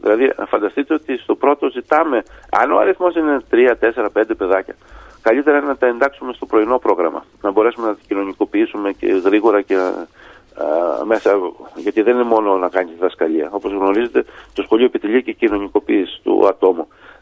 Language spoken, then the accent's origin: Greek; Greece; Είναι, δηλαδή, θεωρώ τιμή μου που είμαι Έλληνας. Δεν είμαι ένας λαός καινούριος, 3.000 χρόνια ιστορία